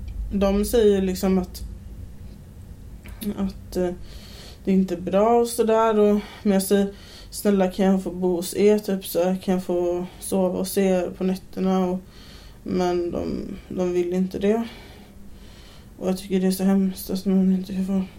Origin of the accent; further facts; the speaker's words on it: Alingsås, Västra Götaland County, Sweden; also born or lived in Borås / Herrljunga / Jönköping; Jag kommer från Alingsås. Jag föddes i Borås och sen så har jag växt upp i Alingsås. Sen så har jag bott lite i Herrljunga. Bott lite i Jönköping. Vänersborg.